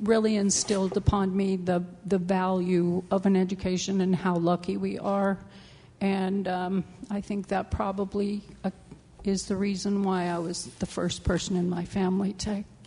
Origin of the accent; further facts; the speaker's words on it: United States; One thing that was very, very difficult for me as an American teenager was I was expected to bow and kiss the hands of anyone that was older than me.